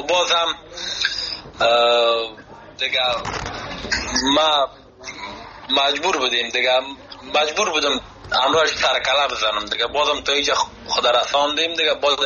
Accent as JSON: {"language": "Persian", "country": "Afghanistan", "said": "چون خودم از افغانستان آمدم دیجه به مسابقات"}